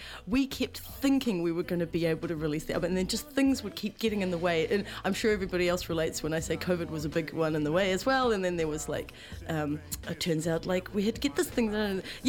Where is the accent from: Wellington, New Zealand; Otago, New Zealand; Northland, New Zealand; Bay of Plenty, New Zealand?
Bay of Plenty, New Zealand; Tauranga; moved away as an adult; now in Auckland, New Zealand; All I know is that I came from Tauranga and then came to Auckland as an 18-year-old and discovered BFM